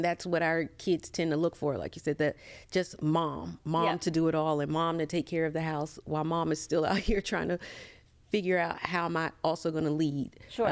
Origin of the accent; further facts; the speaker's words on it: Hampton, Virginia, United States; So actually, I'm a true Hamptonian. I grew up in Hampton. I grew up on Chill Road, graduated Hampton High School, graduated Hampton University.